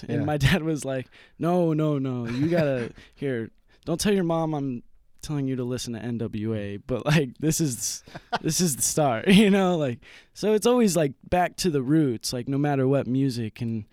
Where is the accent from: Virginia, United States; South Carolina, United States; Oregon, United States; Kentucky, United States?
Oregon, United States; Beaverton; also born or lived in Utah; Yeah, I grew up in Beaverton, Oregon. And then I started playing music in Utah